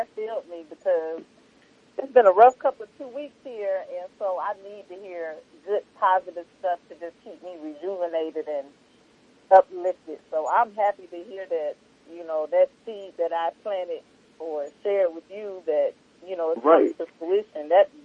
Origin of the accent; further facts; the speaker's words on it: Florida, United States; now in Houston, United States; No, I'm from Florida, but I live in Houston.